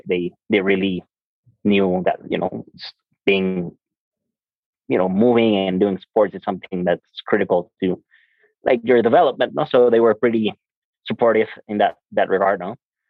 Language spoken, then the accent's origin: English; Mexico City, Mexico; English is a second language; I mean, I am from Mexico City. I was born in the south part of the city, more in the, like the suburbs.